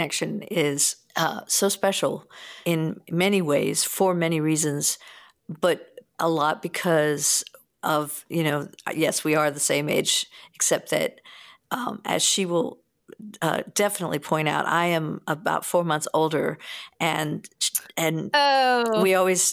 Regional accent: East Coast, United States; this is really about growing up on the East Coast, and this is what bluegrass was there.

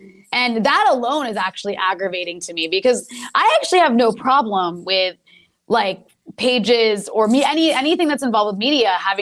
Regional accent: United States; And as an American, it's funny. Lebanon's one of the only places I can actually travel.

